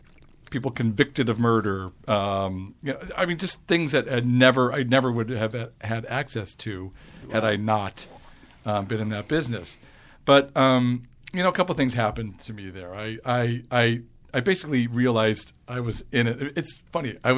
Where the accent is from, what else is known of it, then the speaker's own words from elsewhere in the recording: Chicago, Illinois, United States; I grew up in Chicago.